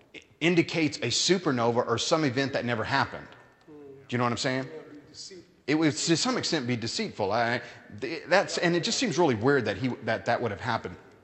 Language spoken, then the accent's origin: English; Roswell, New Mexico, United States; Of course, I grew up in Roswell, New Mexico, and... And so I can't really speak to that.